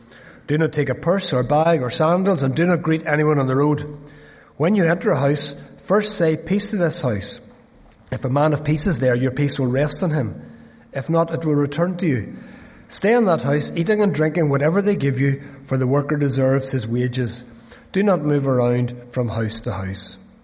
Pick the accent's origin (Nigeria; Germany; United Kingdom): United Kingdom; Dundonald, Northern Ireland; I remember many years ago when I was growing up in Dundonald